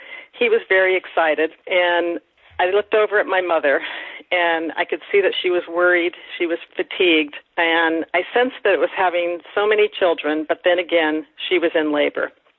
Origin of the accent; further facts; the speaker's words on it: Stockton, California, United States; born there; I was born in Stockton, California. One of seven girls and two boys in the family. I'm third from the youngest. I was born post-World War II.